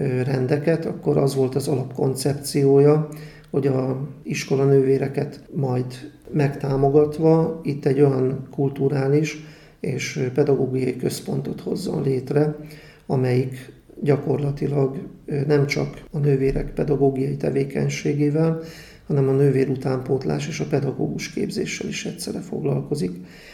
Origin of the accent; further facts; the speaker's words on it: Zalaegerszeg, Zala, Hungary; mivel én magam is zalaegerszegi vagyok